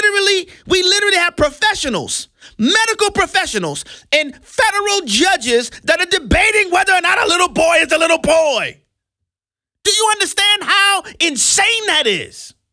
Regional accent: New Orleans, Louisiana, United States; in my hometown of New Orleans, Louisiana, there has never been anything but Democrat politicians.

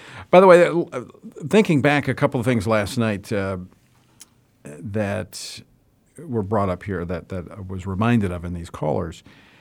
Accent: Louisiana, United States; which is a cutoff in my home state of Louisiana.

